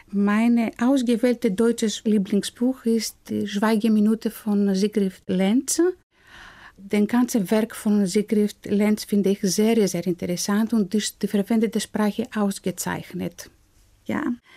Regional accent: Athens, Attica, Greece; German is a second language; Ich komme aus Athen, aus Griechenland. Ich bin 1972 geboren.

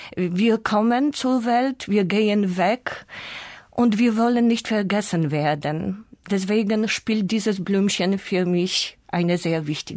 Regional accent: Kraków, Lesser Poland, Poland; German is a second language; komme aus Krakau, aus der Königsstadt Polens, bin geboren im Jahre 1966

